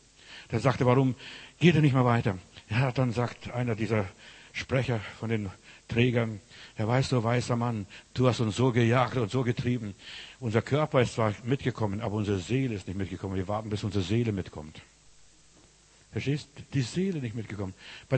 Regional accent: Windenburg, Klaipėda County, Lithuania; Als ich in Litauen, Windenburg, da wo ich herkomme, war

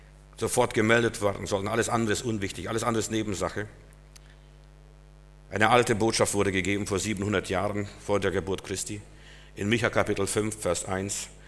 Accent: Berlin, Germany; Wir als Berliner wissen das, was es bedeutet, als die Mauer fiel.

